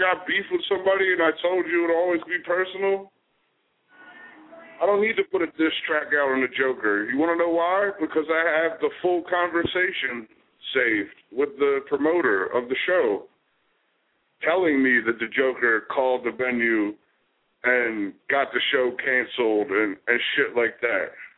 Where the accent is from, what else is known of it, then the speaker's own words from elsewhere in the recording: Philadelphia, Pennsylvania, United States; I'm from Philly, and if anybody knows any history about Philly rappers, that's what Philly does.